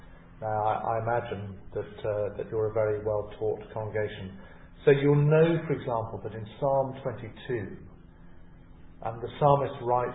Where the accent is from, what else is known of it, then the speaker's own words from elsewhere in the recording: England, United Kingdom; And I'm an Englishman, I'm very slow.